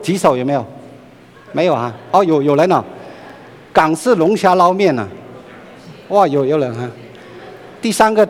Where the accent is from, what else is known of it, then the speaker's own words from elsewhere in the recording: China; 因为我在大陆长大了